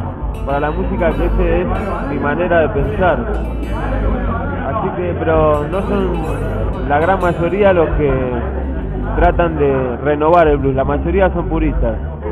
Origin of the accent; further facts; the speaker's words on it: Argentina; O sea, acá somos argentinos, nacimos, tenemos otra historia.